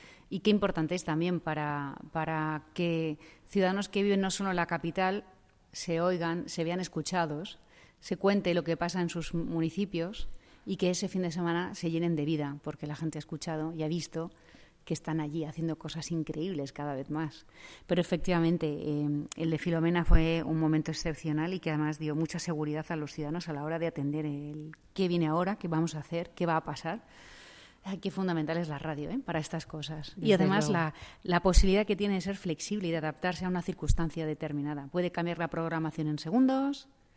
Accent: Community of Madrid, Spain; Soy periodista, soy madrileña

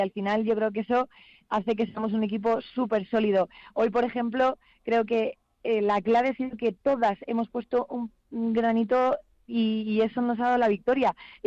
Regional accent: Madrid, Community of Madrid, Spain; yo soy de Madrid, soy de Tres Olivos, estoy ahí entre la capital y Alcobendas, con lo cual corazón dividido, ya te digo, me he pasado la mitad de mi vida en Madrid, la mitad en Alcobendas.

